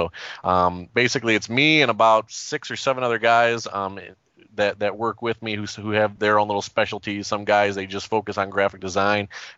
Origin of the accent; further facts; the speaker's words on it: Toledo, Ohio, United States; I'm originally from Toledo, Ohio. That's my hometown.